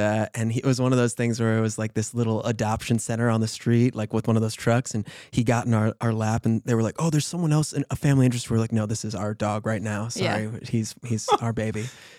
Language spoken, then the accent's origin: English; New York, United States; And then also growing up in New York, a lot of busking like on the subways and stuff